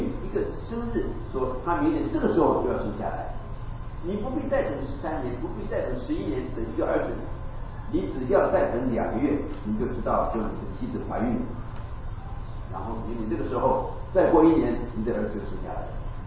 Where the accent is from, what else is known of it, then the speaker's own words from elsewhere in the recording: Taiwan; 第一次我回到我的家乡，在我们台湾的乡下